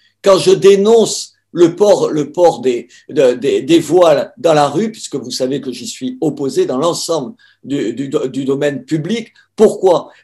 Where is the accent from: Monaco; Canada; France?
France; Français catholiques comme moi